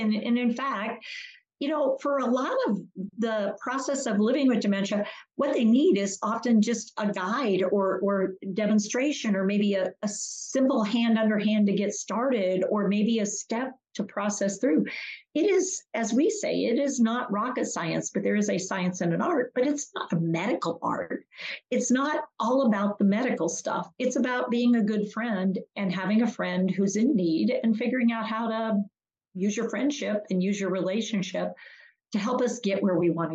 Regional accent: West Virginia, United States; I'm from West Virginia and we know how to do it.

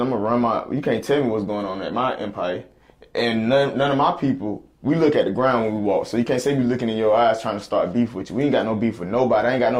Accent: Queens, New York, United States; I lived in Augusta. I'm from New York. I'm from Queens, New York.

